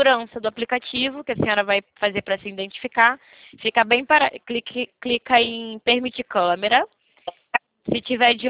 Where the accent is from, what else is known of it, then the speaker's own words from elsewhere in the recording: Rio de Janeiro, Brazil; Eu sou do Rio de Janeiro, senhora.